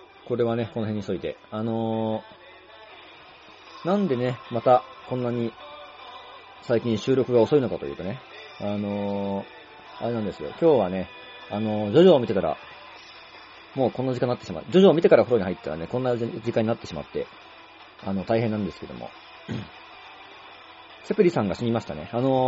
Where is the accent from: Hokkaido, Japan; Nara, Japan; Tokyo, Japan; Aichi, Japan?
Nara, Japan; 僕はその、一条高校っていうね、奈良の高校の出身なんですけどもね